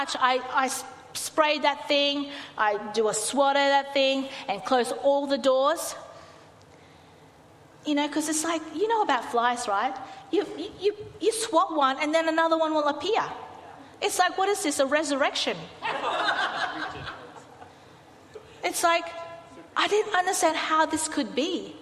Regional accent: Philippines; And being a Filipino, sometimes I cook some dishes that will and can attract flies.

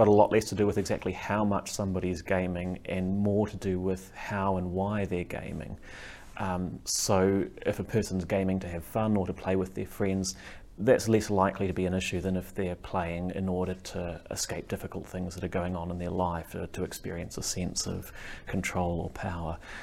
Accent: Christchurch, Canterbury, New Zealand; I'm a psychotherapist from Christchurch, New Zealand.

